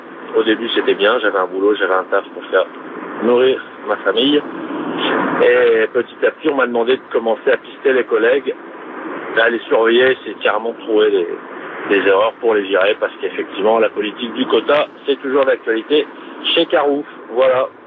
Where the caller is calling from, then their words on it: northern France, France; j'appelle du nord de la France.